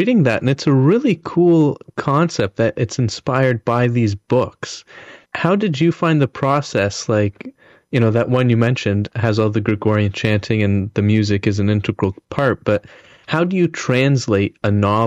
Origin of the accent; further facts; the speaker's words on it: Canada; So this album, and it's distributed Canadian, as like we're all Canadian.